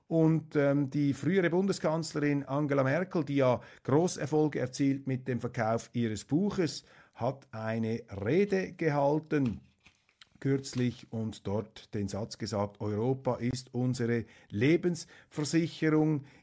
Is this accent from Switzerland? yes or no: yes; Switzerland; Trotzdem als Schweizer befürworte ich dieses WEF.